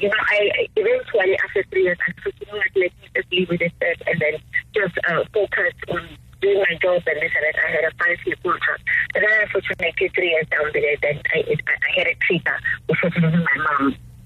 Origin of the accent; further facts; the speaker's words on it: South Africa; I'm a South African, and I was recruited by an international organization.